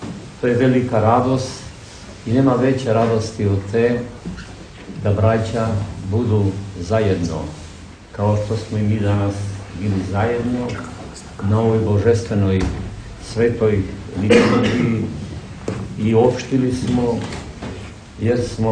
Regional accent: North Macedonia; kod nas u Makedoniji imamo mnogo srpkinja iz Crne Gore koji su se udali za naše Makedonce i samo u mom selu znamo za 4-5 njih

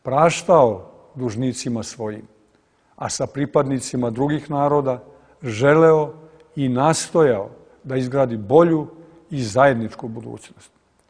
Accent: Serbia; ali kao pravoslavni Srbi ne prećutkujemo ni zločine nad srpskim narodom u okolini Srebrenice.

